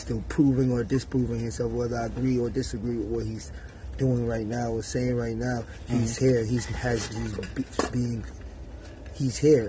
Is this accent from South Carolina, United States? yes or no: no; New York, United States; I'm from New York.